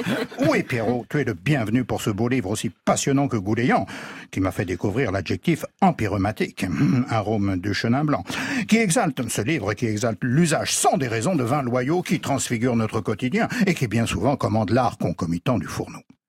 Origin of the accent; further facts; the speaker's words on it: Coulommiers, Île-de-France, France; Aucun invité maître n'avait jamais cité ma ville natale dans cette émission, ça mérite récompense.